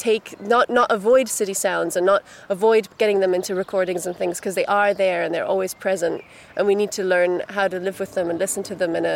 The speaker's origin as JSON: {"language": "English", "region": "Brussels", "country": "Belgium", "tie": "born or raised there", "said": "because I grew up in Brussels and I'm used to city sounds."}